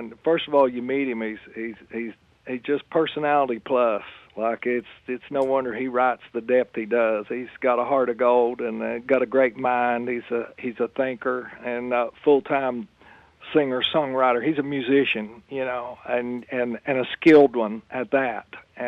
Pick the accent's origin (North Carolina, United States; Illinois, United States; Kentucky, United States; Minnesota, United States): Kentucky, United States; And see, I'm a kid from Kentucky, first and foremost.